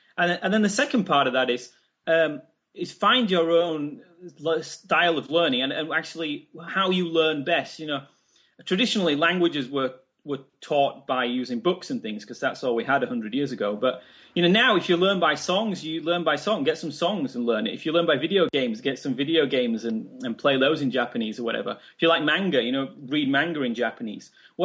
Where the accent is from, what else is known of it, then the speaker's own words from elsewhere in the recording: United Kingdom; Well, that's the problem of being British, you see. Because if you're American, you've got NASA and everything.